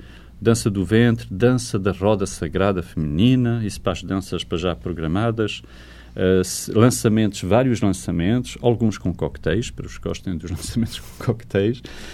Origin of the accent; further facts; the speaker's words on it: Portugal; eu sou português, não conheço muita a literatura